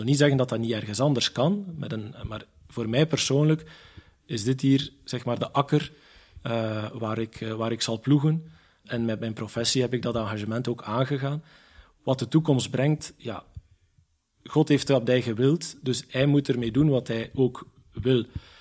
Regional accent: Sint-Maria-Oudenhove, East Flanders, Belgium; also born or lived in Zottegem; En laat dat nu net mijn geboortestad zijn, in de kerk. Het was niet mijn parochiekerk, want ik was van een dorp. Sint Maria Oudenhoven, Sint Maria, gehoort het al.

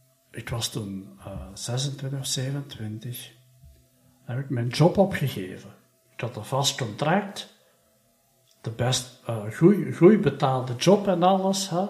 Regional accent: Halen, Flanders, Belgium; also born or lived in Tongeren; Ik ben niet in Halen geboren, maar daar heb ik dan gewoond. Ik ben in Tongeren geboren. Maar dan vanuit Halen ben ik vertrokken naar Hasselt. Van Hasselt naar Tongeren.

